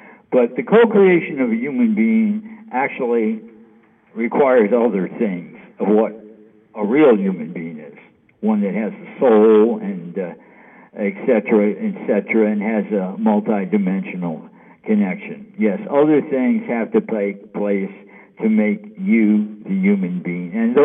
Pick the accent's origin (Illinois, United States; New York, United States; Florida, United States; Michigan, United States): New York, United States; hey, I'm from New York, doing a show out of New York, you know, in New York.